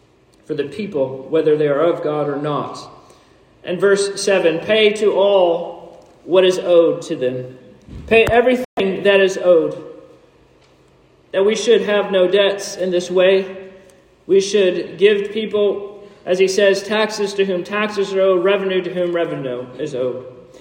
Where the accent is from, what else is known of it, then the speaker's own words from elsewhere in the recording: the South, United States; You know, I grew up in the South, and so for me, one of the ways in which we show respect is by saying yes, sir, and yes, ma'am